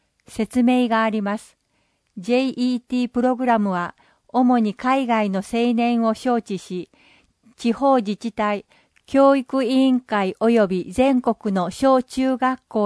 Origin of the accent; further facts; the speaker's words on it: Hilo, Hawaii, United States; Japanese is a second language; now in Iki, Japan; 私はハワイ島のヒロシという小さな町で生まれ育ちました。壱岐市と同じように、ヒロシも海や豊かな緑に囲まれていて、本当に恵まれた場所です。曾祖父母が日本人ですので